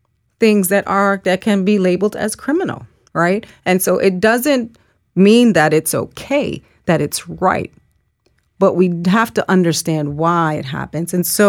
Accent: Jamaica; I come from Jamaica, the island of Jamaica.

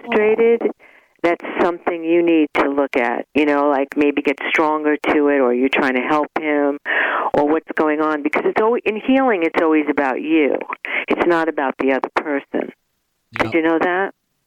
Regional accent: New York, United States; And you can tell I'm from New York.

